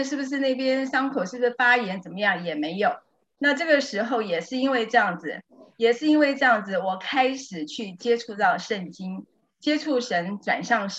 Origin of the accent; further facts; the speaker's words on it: Orlando, Florida, United States; 我来自佛罗里达州奥兰多